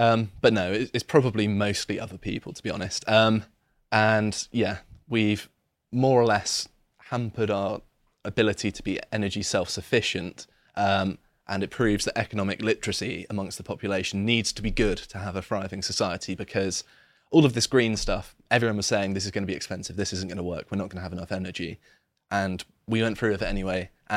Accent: England, United Kingdom; on the French as an Englishman is abhorrent to me.

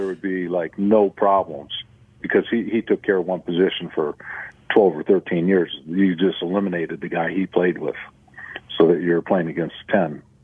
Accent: Detroit, Michigan, United States; born there; I was born in Detroit, so I went to Michigan State.

